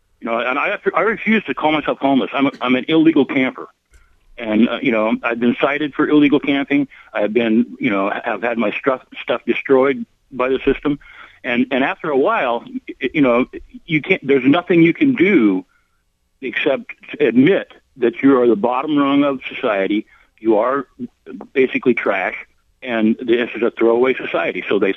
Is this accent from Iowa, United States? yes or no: no; Oregon, United States; I'm 63 years old. I was born and raised here in Lane County, Oregon.